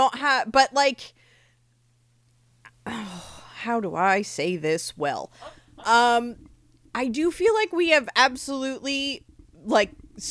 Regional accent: New Jersey, United States; Yeah, I grew up in New Jersey, going to the like cornfields and like getting drunk and then trying to find each other was a thing.

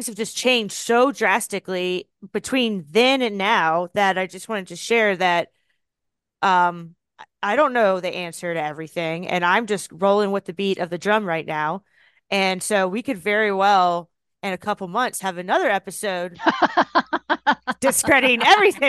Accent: Virginia, United States; you get down here to North Carolina, and I came from Virginia

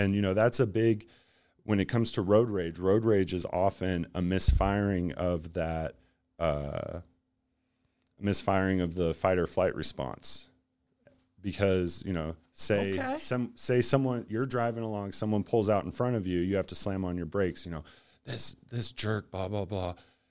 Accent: Spokane, Washington, United States; So I grew up in Spokane.

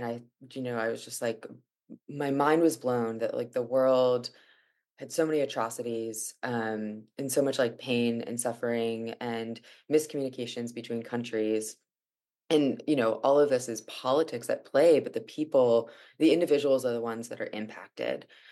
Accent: Alexandria, Virginia, United States; I think also, like, growing up outside of DC, we were pretty, like, kind of DC centric family. I'm from Alexandria though.

